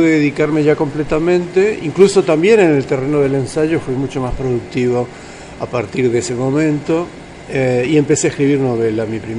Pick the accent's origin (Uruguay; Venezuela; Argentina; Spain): Uruguay; also born or lived in Paris / Germany / New York; soy uruguayo, como tú sabes